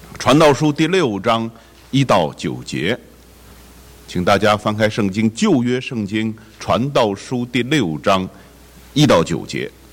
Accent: China; now in United States; 我记得小的时候呢，我们中国人呢就特别到过年的时候讲究很多礼节的，好，尤其呢少年人哈，这个家长要带着少年人呢去到这个亲戚朋友家干什么？拜年。好，在美国就很少了哈，所以我的小孩都不大懂得什么叫做拜年。

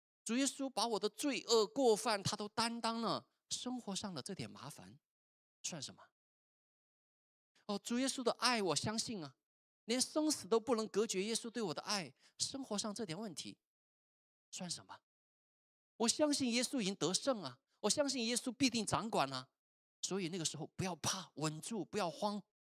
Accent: Chongqing, China; 就像刚才我讲我老家的那个重庆的塌方，说来就来啊

